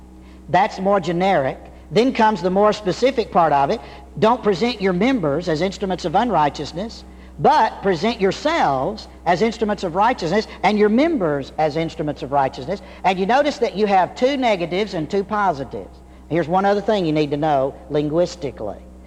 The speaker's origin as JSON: {"language": "English", "region": "Georgia", "country": "United States", "tie": "born or raised there", "said": "You know, I'm from Georgia. I grew up in Georgia. And You know, you can't get rid of that accent."}